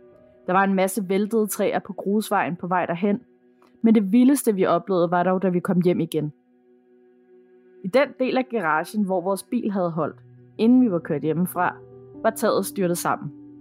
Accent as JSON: {"language": "Danish", "region": "Central Denmark Region", "country": "Denmark", "tie": "born or raised there", "said": "jeg voksede op i en lille landsby i Midtjylland. Det er en af de byer, hvor alle kender de fleste."}